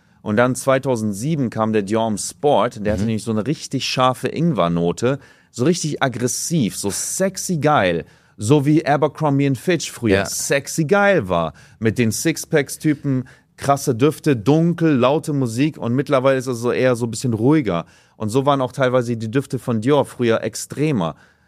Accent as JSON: {"language": "German", "town": "Oldenburg", "region": "Lower Saxony", "country": "Germany", "said": "Ich bin ja Oldenburger."}